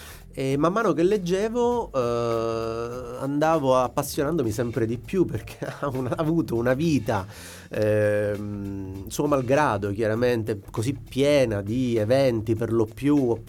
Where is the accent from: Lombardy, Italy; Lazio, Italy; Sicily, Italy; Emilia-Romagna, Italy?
Sicily, Italy; io sono siciliano, nato e cresciuto con il mito appunto